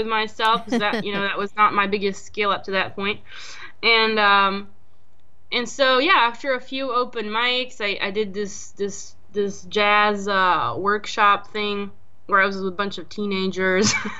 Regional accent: Belgium; first language French; English is a second language; Yes, because I, you know, in Belgium, my first language was French.

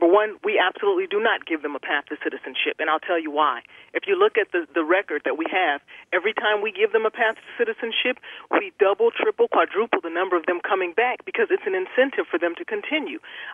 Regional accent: United States; But the truth of the matter is, as an American, I have a right, and I want you to uphold my right.

